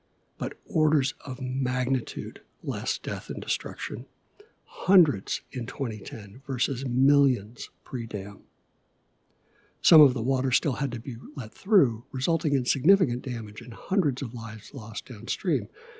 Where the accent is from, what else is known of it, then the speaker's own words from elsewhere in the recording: Evanston, Illinois, United States; I want to give a big shout out to everyone tuning in from my hometown of Evanston, Illinois